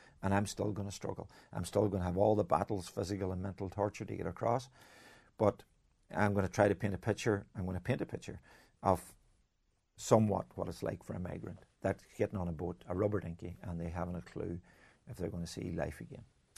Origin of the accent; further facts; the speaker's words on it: Ulster, Ireland; just this very ordinary person that was growing up in Donegal with two beautiful parents